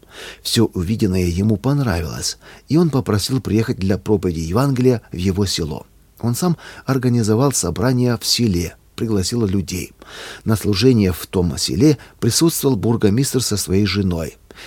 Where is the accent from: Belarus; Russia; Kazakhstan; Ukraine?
Belarus; Мы, белорусы, приезжаем сюда каждое воскресенье.